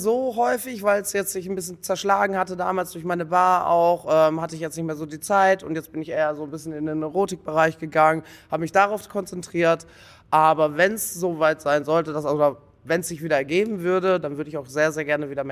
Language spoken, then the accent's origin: German; Germany; now in Switzerland; Ich bin Deutsche und lebe in der Schweiz.